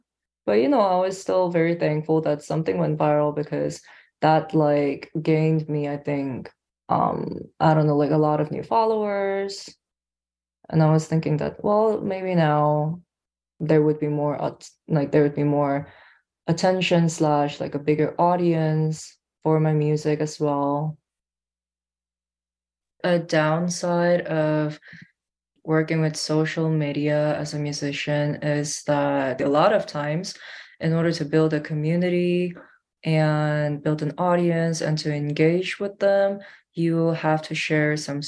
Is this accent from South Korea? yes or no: yes; South Korea; By the way, I'm from Korea.